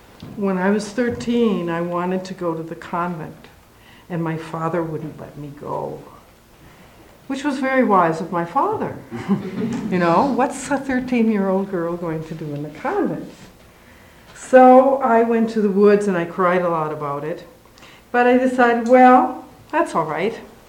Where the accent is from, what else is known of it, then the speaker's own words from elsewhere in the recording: Minnesota, United States; born there; I was born in Minnesota quite a few years ago, at the end of 1939.